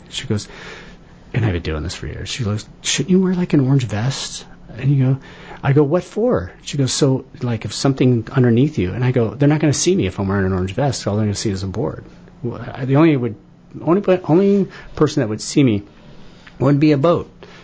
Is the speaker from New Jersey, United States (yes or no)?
no; California, United States; So I grew up surfing in the South Bay and surfing and skateboarding and doing all those kind of things.